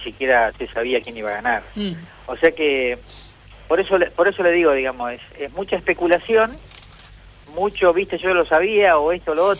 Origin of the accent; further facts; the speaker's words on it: Argentina; nosotros acá como argentinos